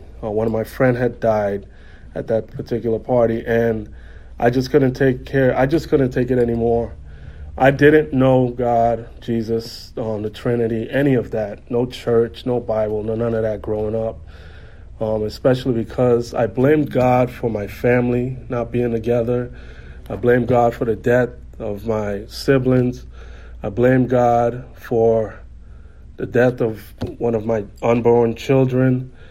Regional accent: Saint Thomas, U.S. Virgin Islands; So I was born and raised in St. Thomas, the Virgin Islands. I'm 33 years of age, and my life consisted of me moving around, doing a lot of moving

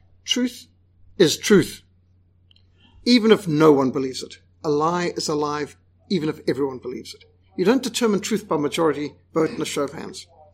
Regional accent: Zimbabwe; I was brought up in Rhodesia.

